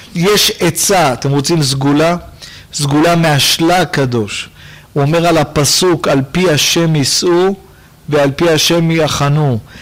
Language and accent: Hebrew; Jerusalem, Jerusalem District, Israel; הייתי ילד, גדלנו בשכונת בית וגן בירושלים.